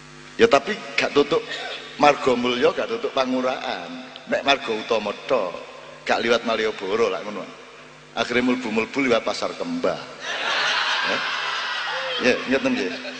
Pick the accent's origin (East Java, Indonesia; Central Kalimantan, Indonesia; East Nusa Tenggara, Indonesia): East Java, Indonesia; Jombang; Gua anak Jombang alim, Bro. Jombang itu bukan ijo dan abang, Jombang itu nama kembang.